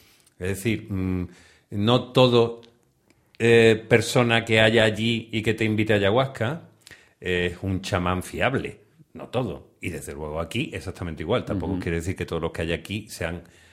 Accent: Málaga, Andalusia, Spain; yo soy de Málaga.

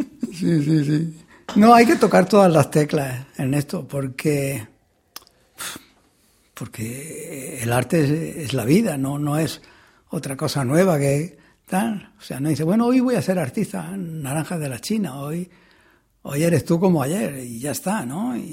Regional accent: Murcia, Region of Murcia, Spain; Soy muy refractario al calor, pero de todas maneras que soy de Murcia

